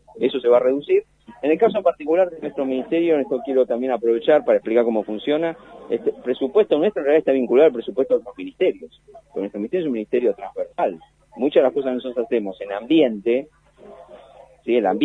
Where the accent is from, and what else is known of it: Argentina